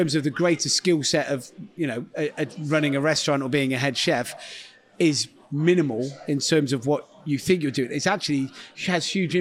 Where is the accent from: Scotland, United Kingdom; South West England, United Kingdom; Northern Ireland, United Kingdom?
South West England, United Kingdom; Gloucester; So I'm from Gloucester, so it was just over the hill.